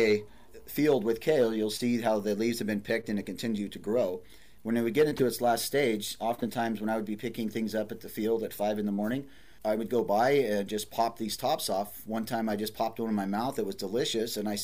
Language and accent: English; California, United States; now in -; I grew up in Siskiyou County in a logging family, multi-generation timber falling family, hunters, fishers, trappers.